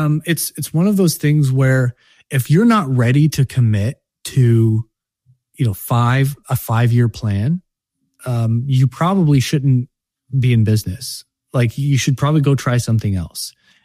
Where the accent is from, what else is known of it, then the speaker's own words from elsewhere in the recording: Pennsylvania, United States; I was visiting my hometown in Pennsylvania when I get the email